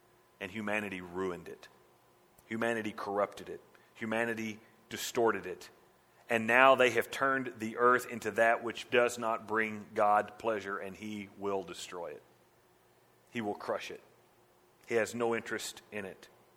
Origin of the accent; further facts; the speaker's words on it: Henrietta, Texas, United States; When I grew up in Henrietta, it was called Pioneer Reunion.